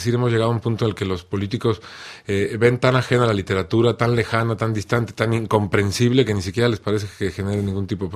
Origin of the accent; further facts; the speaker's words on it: Mexico; Y la situación que hay en mi país hoy en día, hace apenas un par de semanas, Periodistas Sin Fronteras, Reporteros Sin Fronteras, la ONG, declaró a México el país más peligroso para ejercer el periodismo.